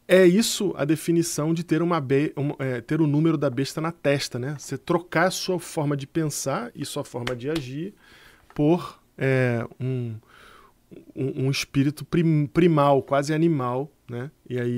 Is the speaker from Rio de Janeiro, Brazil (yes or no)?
yes; Rio de Janeiro, Brazil; Rio de Janeiro, minha terra natal